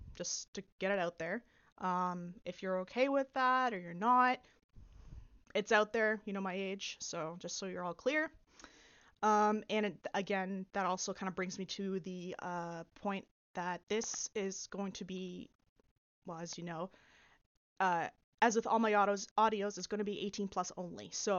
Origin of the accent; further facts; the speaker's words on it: Canada; I am Canadian. Was born and raised here in the city that I live in, and I haven't really gone anywhere else. So, I do know quite a bit of French. I grew up with it essentially in school.